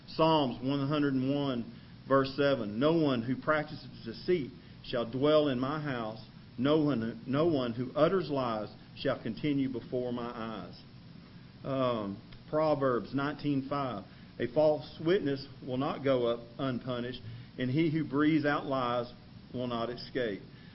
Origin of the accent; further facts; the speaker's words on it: Texas, United States; I am a Texan. I was born here. I was raised here. God willing, I will die here. I love this state.